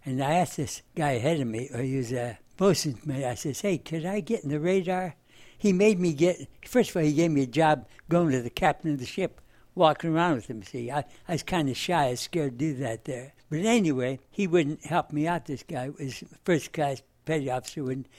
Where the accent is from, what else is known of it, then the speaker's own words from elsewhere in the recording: Fresno, California, United States; Well, as I grew up in Fresno, I got a bicycle.